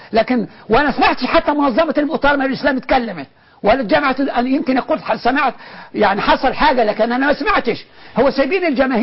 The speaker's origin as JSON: {"language": "Arabic", "town": "Cairo", "region": "Cairo Governorate", "country": "Egypt", "said": "وحتى اللي بيحصل النهاردة عندنا في مصر في القاهرة هنا"}